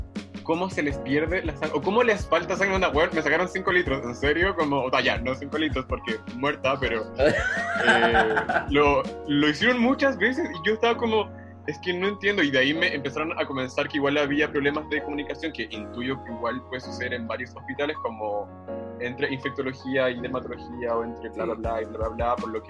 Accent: Iquique, Tarapacá, Chile; Yo soy de Paltoca, de Iquique, y sé que las cosas en Iquique no se hacen igual que en Santiago.

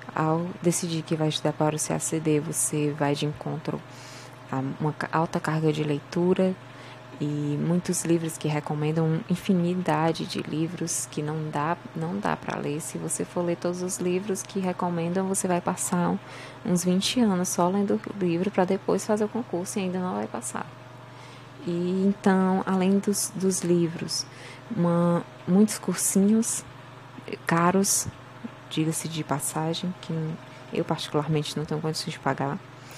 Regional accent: Fortaleza, Ceará, Brazil; tenho 24 anos, sou de Fortaleza, Ceará

